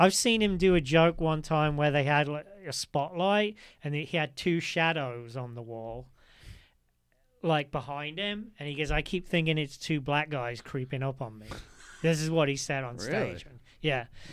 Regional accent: England, United Kingdom; because I'm English, I'm quite hard on fat people.

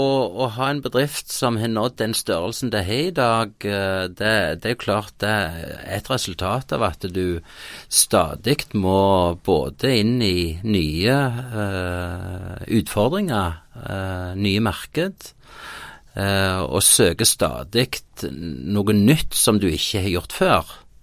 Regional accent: Høyland, Rogaland, Norway; vi startet jo noe som heter Tentreff hjemme på Høyland

